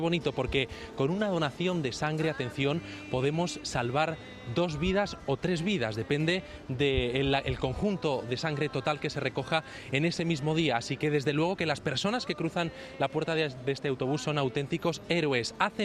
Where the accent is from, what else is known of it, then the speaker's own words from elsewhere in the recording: Madrid, Community of Madrid, Spain; somos los madrileños quienes tenemos que hacer este ejercicio de responsabilidad.